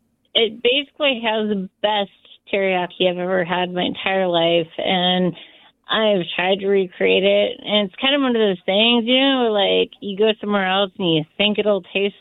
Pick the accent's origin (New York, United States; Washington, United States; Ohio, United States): Washington, United States; Renton; now in Utah, United States; I grew up in Renton, Washington, and, you know, I was in Utah now